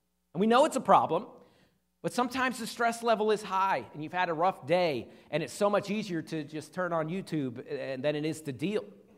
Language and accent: English; Pennsylvania, United States; born there; also born or lived in Arkansas / Georgia; I was born in Pennsylvania, and then I moved for college to Arkansas, and then to Georgia for a few years.